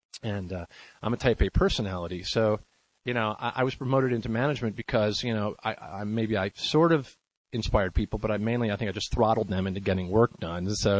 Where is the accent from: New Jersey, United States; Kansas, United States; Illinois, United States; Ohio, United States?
Illinois, United States; Chicago; I grew up outside of Chicago and started working in television in 1980.